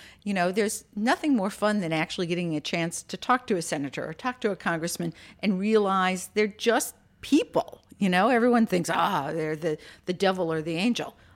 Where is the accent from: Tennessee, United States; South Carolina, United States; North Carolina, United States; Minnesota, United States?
Minnesota, United States; Minneapolis; I grew up in Minneapolis.